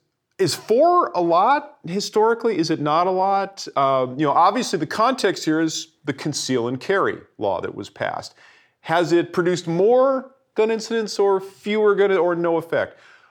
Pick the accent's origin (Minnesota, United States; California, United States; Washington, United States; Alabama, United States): California, United States; San Diego; I would have laughed about that growing up in San Diego. Now that I'm in Texas